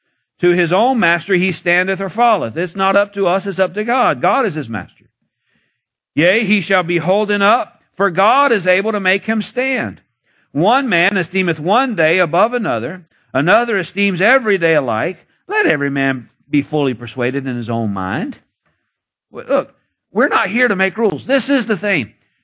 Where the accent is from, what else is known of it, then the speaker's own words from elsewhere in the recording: Florida, United States; born there; You know, not saying anything against India, but I'm glad I was born in America. I'm glad I was born in Florida. I'm glad of that too.